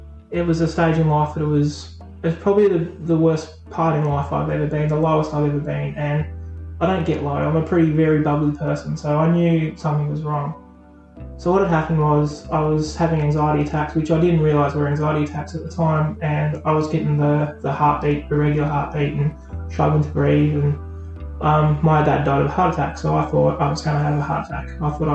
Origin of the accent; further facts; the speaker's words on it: Burnie, Tasmania, Australia; also born or lived in Wynyard; I grew up in Burnie. I lived in Burnie. I moved out to Wynyard around when I was about 12, 13 when I moved to Wynyard, and then back to Burnie again.